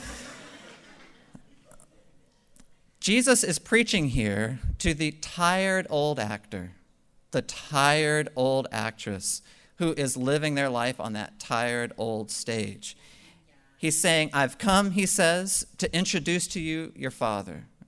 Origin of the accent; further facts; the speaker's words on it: New England, United States; I'm an American. I'm a Yankee, a New Englander.